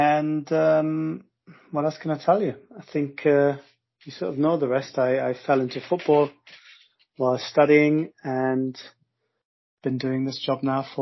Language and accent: English; Munich, Bavaria, Germany; moved away as an adult; now in London, United Kingdom; I grew up in Munich